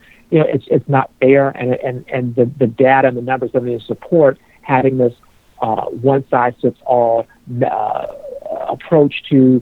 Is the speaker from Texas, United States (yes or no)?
no; Arizona, United States; I'm originally from Arizona out west